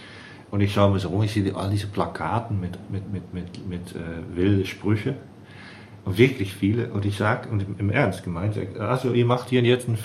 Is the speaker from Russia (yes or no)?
no; Netherlands; German is a second language; now in Bielefeld, Germany; ich komme aus dem Nicht-Karneval-Teil von Holland.